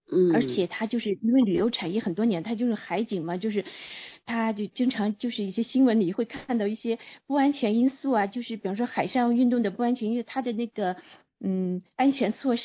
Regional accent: northern China, China; 因为我是北方人嘛

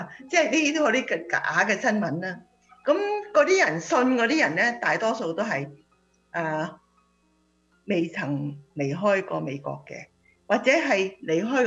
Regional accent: China; 佢會唔會因為我係中國人，佢會好憎中國人，佢會打我？

